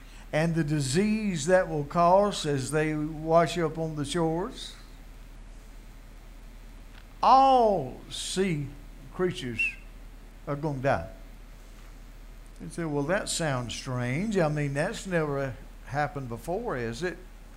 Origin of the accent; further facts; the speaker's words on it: United States; I'm an American and I love our country and I try to stand up for it